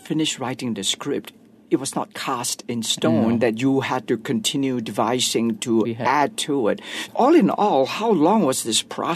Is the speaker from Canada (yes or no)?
no; Malaysia; When I'm overseas, very easy. I'm righ